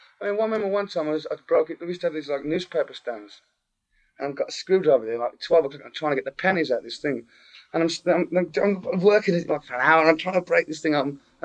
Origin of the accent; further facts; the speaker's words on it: Birmingham, West Midlands, United Kingdom; I was born in Birmingham, England in 1948.